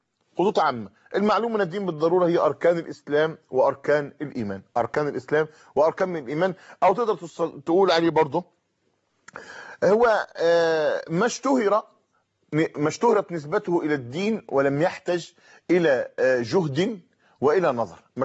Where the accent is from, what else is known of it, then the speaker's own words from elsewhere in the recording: Egypt; إحنا عندنا في مصر